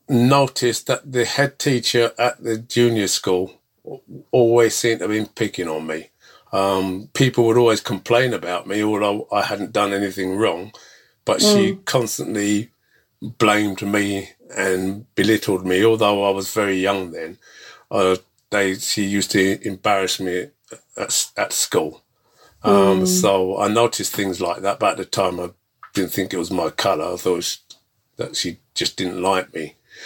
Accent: London, United Kingdom; I grew up in North London, Highgate. I initially was born in a place called Barber Street, which is Caledonian Road, which is behind Pentonville Prison.

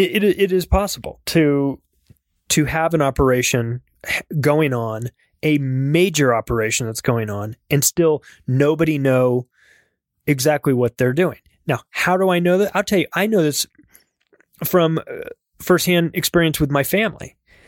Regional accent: United States; I'm not a big rah-rah America guy, but I am an American.

